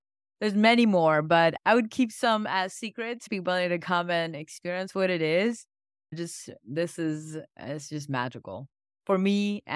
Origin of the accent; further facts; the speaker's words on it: India; So I come from India, and for us, food is a big love language.